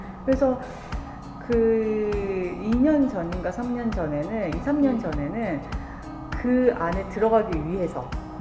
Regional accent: Daegu, South Korea; 저희는대구가고향이거든요저같은경우에는네그래서대구가서기억에남는건이제그먹는거음식이너무맛있잖아요

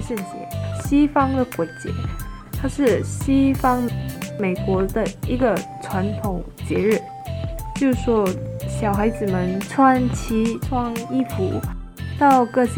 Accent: Malaysia; 马来西亚的话，它是一个多民族的国家，所以有马来人、华人、印度人的三大民族。我是华侨

